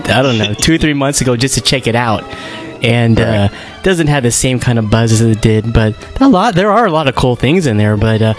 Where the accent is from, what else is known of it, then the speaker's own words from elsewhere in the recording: New Jersey, United States; And if you guys didn't know, we're both from New Jersey, so I don't know if you've heard of some of these stores.